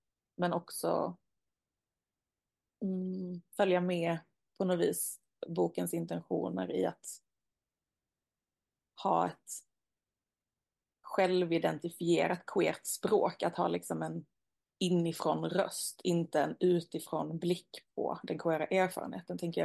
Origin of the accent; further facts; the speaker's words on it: Skåne, Sweden; jag är ju från Skåne, så jag tänker att vissa ord som jag tycker är normala är uppenbarligen inte det för en av mina redaktörer som är från Västerbotten.